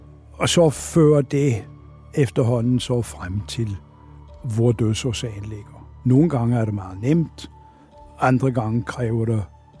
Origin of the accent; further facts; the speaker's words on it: Oslo, Norway; now in Denmark; sagen er den, at jeg er født og vokset op i Oslo.